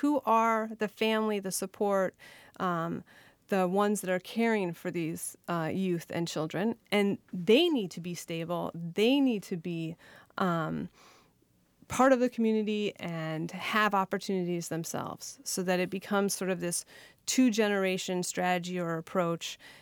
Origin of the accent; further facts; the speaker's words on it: Wisconsin, United States; born there; I love it here and I have family here and I was born in Wisconsin. And I left and I came back and I left and I came back again.